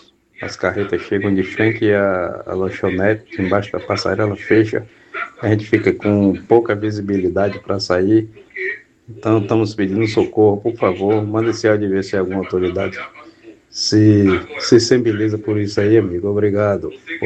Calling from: Oliveira dos Campinhos, Bahia, Brazil; Sou daqui de Oliveira dos Campinhos

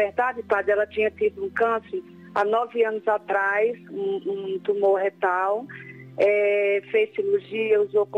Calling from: São Paulo, Brazil; É de São Paulo.

